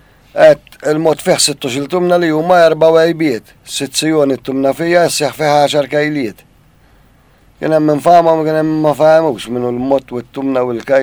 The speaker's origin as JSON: {"language": "Maltese", "town": "Birkirkara", "region": "Central Region", "country": "Malta", "lives_now": "Mosta, Malta", "said": "Minn Birkirkura."}